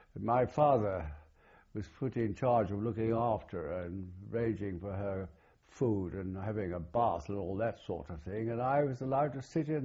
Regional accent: India; born there; also born or lived in England; I've always used the fact that I was born in India as being one of the reasons why I'm so well uneducated.

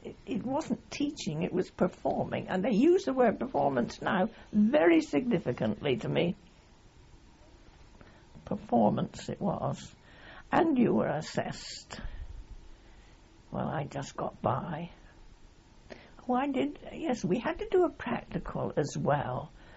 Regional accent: Sherborne, South West England, United Kingdom; growing up in Sherborne, there were two public schools

